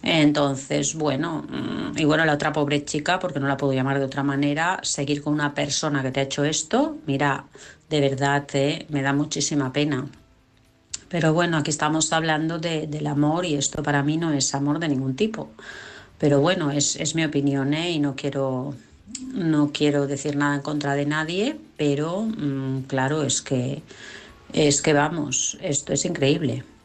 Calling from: Barcelona, Catalonia, Spain; de Barcelona.

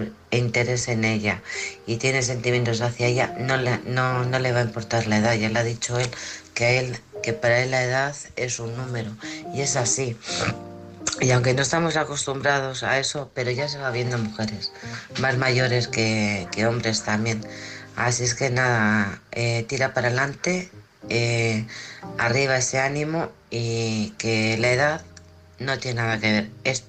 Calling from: Alcorcón, Community of Madrid, Spain; de Alcorcón.

